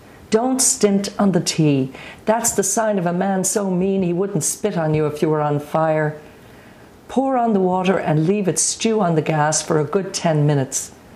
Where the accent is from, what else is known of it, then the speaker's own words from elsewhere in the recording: Dublin, Leinster, Ireland; I grew up in Dublin with my mother's family, but my father came from County Meath.